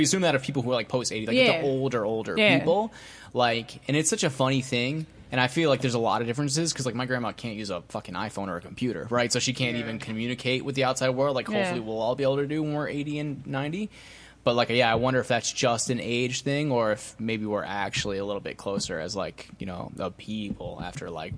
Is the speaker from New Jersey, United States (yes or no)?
yes; New Jersey, United States; So I grew up in New Jersey, like outside of New York, but then moving to DC, obviously my world changed a bunch.